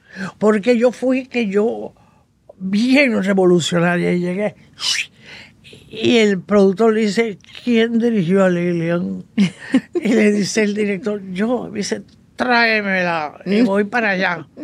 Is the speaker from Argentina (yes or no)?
no; Puerto Rico; moved away; yo vengo de Puerto Rico, está pasando esto, allá yo tenía un nombre ya, yo tengo que empezar de nuevo acá.